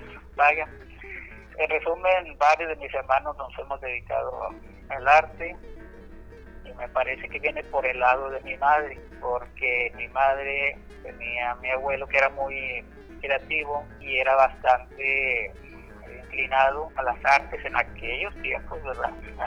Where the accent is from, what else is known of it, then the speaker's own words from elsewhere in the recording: Tampico, Tamaulipas, Mexico; now in Monterrey, Mexico; Fue así como me vine de Tampico a Monterrey.